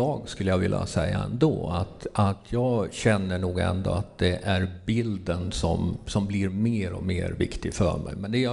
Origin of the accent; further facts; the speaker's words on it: Orsa, Dalarna County, Sweden; någon gång fuskade lite i något fotolab där uppe i Orsa där jag kommer ifrån.